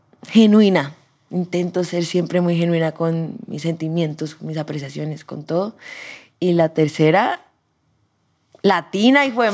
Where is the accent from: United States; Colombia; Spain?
Colombia; yo soy lo más colombiano criollo que hay